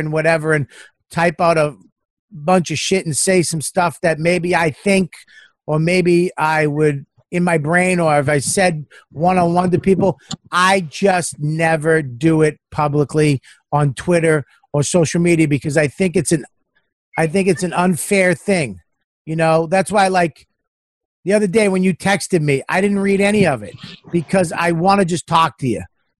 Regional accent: Boston, Massachusetts, United States; I'm from Boston. I love America.

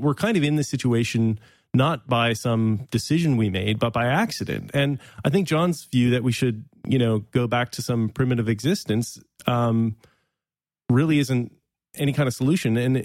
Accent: Canada; If you look at Scandinavia, for example, or Canada, to some extent, I'm from Canada.

